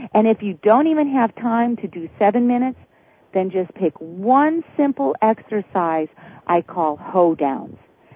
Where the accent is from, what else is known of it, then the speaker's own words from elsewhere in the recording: Midwest, United States; So I grew up in the Midwest and I saw the hoedown shuffle.